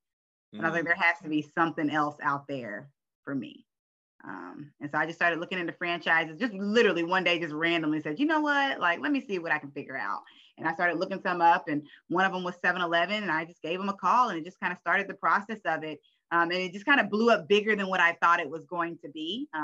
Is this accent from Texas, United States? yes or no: yes; Dallas, Texas, United States; My father was a franchisee of 3 McDonald's whenever I was growing up in the Oak Cliff, Dallas area.